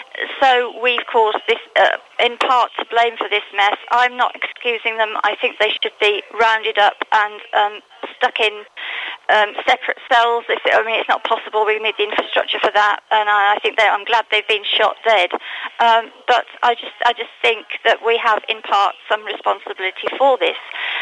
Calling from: Alicante, Valencian Community, Spain; Alicante.

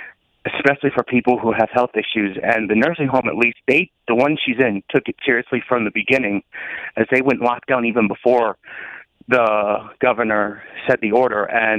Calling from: Rockville, United States; Hello, this is … from Rockville.

